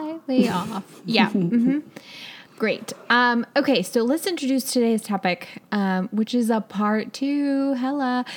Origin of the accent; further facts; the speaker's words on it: Chile; I'm Latina, I'm from Chile